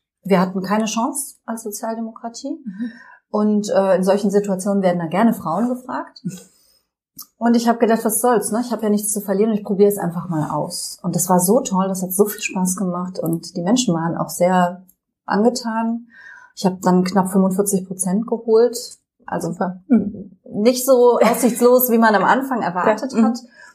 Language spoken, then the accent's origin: German; Cologne, North Rhine-Westphalia, Germany; ich bin geboren und aufgewachsen in Köln, in einer politisch interessierten Familie, aber nicht parteipolitisch gebunden. Und also mein Vater war Journalist